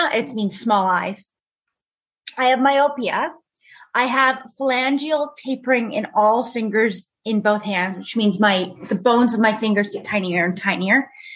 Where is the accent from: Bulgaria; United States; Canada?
Canada; I'm Canadian.